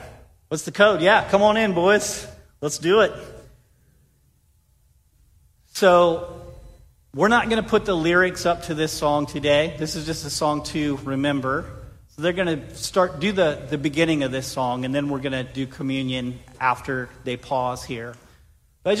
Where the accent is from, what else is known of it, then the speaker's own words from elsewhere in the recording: Danville, Illinois, United States; born there; I was born in Danville, Illinois.